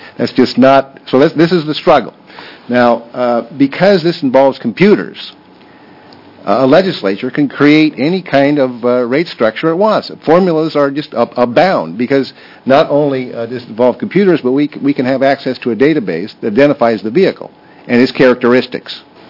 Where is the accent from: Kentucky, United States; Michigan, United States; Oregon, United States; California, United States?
Oregon, United States; I grew up in Coos County, so I know those people.